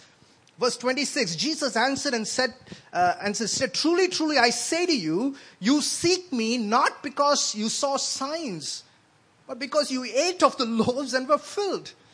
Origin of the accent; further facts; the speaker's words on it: Chennai, Tamil Nadu, India; When I was growing up in Chennai, we had this gang of 8 guys, right?